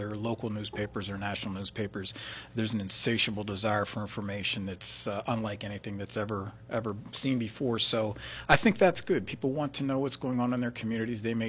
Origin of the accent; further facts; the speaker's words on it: Ellwood City, Pennsylvania, United States; I'm from Elwood City, and I went to Lincoln High School.